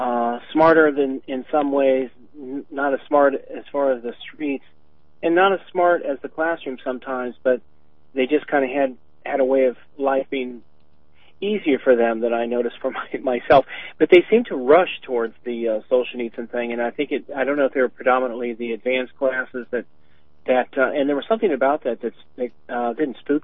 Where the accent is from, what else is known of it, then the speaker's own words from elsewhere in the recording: Midwest, United States; But then I am a socialist from the Midwest, and maybe I stir slower than others.